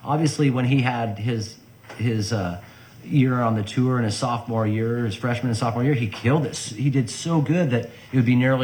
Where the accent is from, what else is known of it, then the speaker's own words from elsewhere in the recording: Capitola, California, United States; Yeah, raised